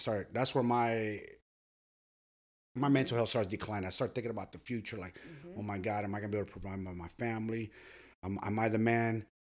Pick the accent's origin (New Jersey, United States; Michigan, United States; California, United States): California, United States; San Francisco; And it's crazy because I'm from San Francisco. You know, I grew up walking the streets, walking hills.